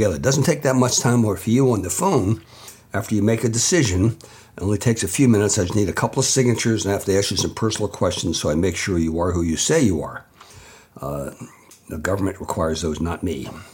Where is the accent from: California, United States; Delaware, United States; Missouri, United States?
Delaware, United States; now in Wilkes-Barre, United States; I came up here after a big snowstorm. I was from Delaware, and I'd never seen snow like they had up here.